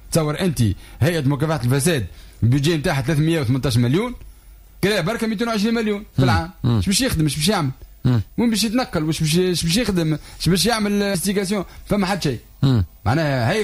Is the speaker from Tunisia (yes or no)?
yes; Tunisia; عندنا في تونس يعني طلب إضافي سنوي بقرابة ما بين 70 و 80 ألف موطن شغل.